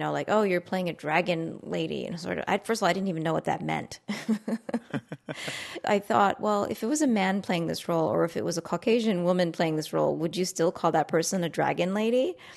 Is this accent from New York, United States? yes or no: yes; New York City, New York, United States; Well, we grew up in Queens.